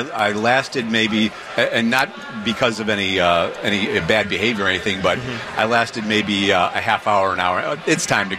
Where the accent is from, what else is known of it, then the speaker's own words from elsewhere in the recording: Burbank, Illinois, United States; Grew up in Burbank.